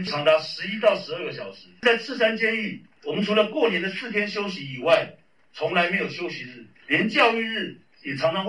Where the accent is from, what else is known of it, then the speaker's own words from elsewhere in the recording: Taiwan; 因为我没有忘记我是台湾人，自认没有对不起台湾。